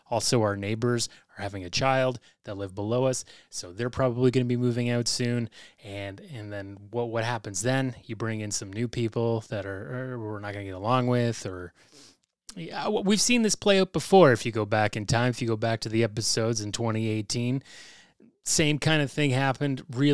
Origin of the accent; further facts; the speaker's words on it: Sharon, Ontario, Canada; There's a bit of a naked woman story from my hometown in Sharon, Ontario.